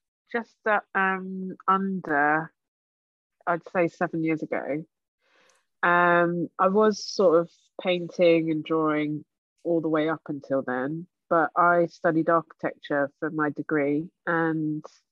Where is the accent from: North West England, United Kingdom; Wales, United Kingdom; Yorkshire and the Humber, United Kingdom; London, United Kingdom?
London, United Kingdom; Grew up in St John's Wood because my parents had a corner shop and I used to be sitting in the window drawing as a kid. and then we moved to South Kilburn and I went to school in Marylebone